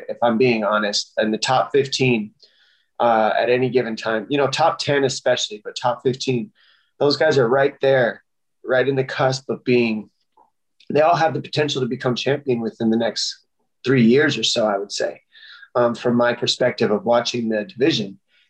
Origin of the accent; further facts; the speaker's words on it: Tucson, Arizona, United States; And he's from my hometown, Tucson, Arizona.